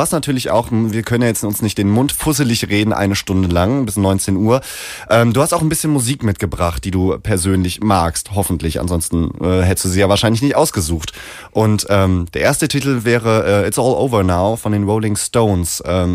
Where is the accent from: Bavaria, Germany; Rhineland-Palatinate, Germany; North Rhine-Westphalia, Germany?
North Rhine-Westphalia, Germany; Cologne; born there; ich bin gebürtiger Kölner, um das mal kurz zu erklären.